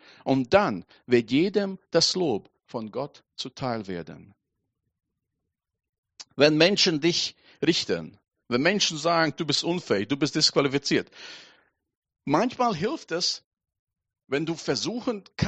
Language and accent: German; Latvia; Ich komme aus Lettland, aus der ehemaligen Sowjetunion.